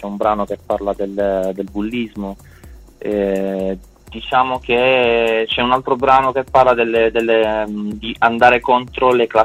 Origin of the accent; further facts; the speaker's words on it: Martina Franca, Apulia, Italy; Noi veniamo dalla Valle d'Itria, da Martina Franca, in provincia di Taranto, e da Logo Rotondo, in provincia di Bari.